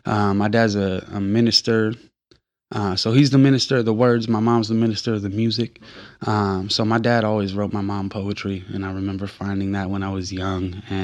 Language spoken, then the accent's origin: English; Wasco, California, United States; also born or lived in Manteca; But I grew up in Wasco, California, which is a small city outside of Bakersfield, California. Bakersfield was the big city to me. In high school, I moved to Manteca, Calif